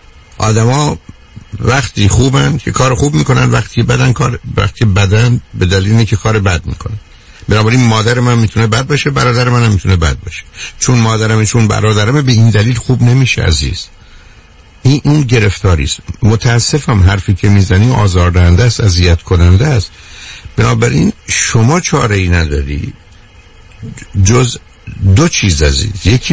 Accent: Iran; به عنوان یه ایرانی

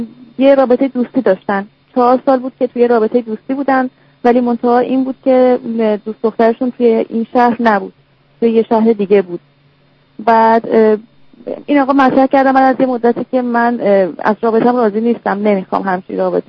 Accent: Iran; moved away as an adult; من 30 سالمه، یک ساله که از ایران اومدم، بعد اینجا درس میخونم، یعنی ادامه تحصیل میدم.

